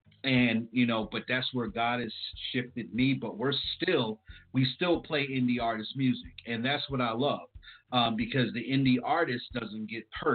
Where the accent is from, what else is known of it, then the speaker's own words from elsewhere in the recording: New Jersey, United States; I'm from Jersey too, and that's something that we have. We have that undying fight. And that's just something that is a Jersey thing